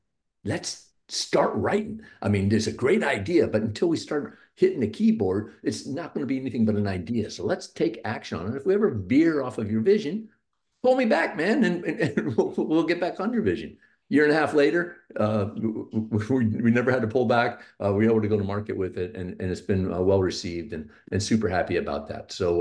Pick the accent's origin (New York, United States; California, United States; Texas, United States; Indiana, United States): Texas, United States; Houston; I am not a Pittsburgh native. I'm not a Pittsburgh Steelers fan. I was born in Houston, Texas. I was born in 1964. So when I was growing up, I was a good Texan